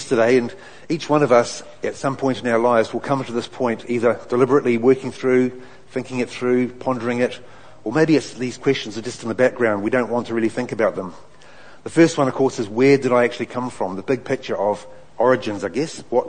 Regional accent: Hamilton, Waikato, New Zealand; now in Invercargill, New Zealand; So, I'm actually from Hamilton, and I'm down here with my colleague Mike Collins.

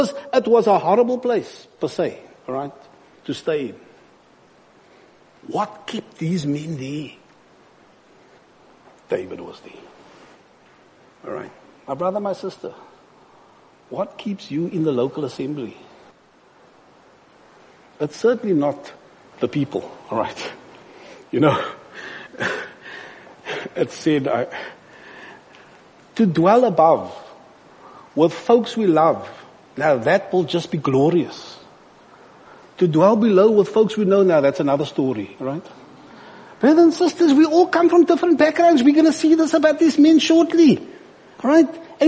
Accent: South Africa; I come from South Africa, and we have some beautiful caves.

